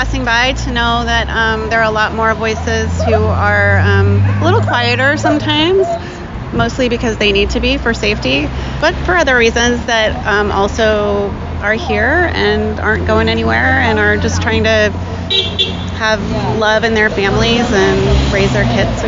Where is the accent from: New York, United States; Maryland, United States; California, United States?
California, United States; La Mirada; I'm from La Mirinda.